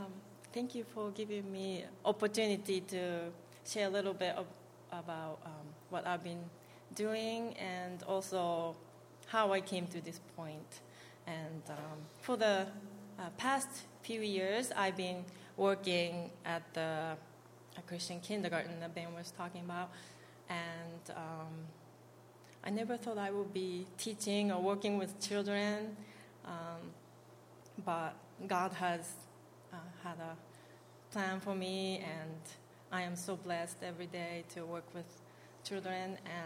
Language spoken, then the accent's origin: English; Japan; I was born and raised in Japan, and my grandmother is a dedicated Buddhist.